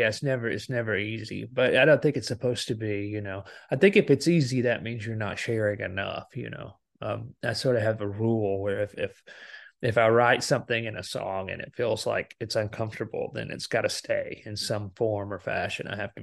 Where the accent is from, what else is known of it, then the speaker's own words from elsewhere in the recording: Alabama, United States; No, growing up in Alabama, that was not something that I knew anything about, you know.